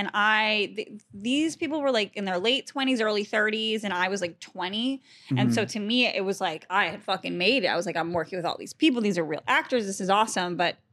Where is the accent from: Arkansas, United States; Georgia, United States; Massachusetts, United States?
Massachusetts, United States; Boston; from Boston.